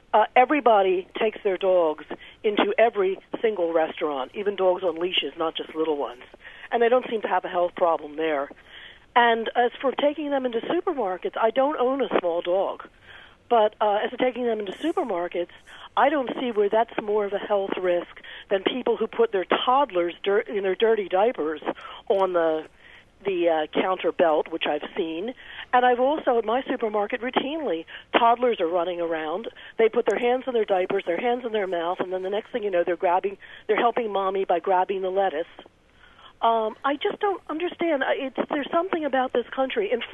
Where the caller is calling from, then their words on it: Philadelphia, Pennsylvania, United States; I'm calling from Philadelphia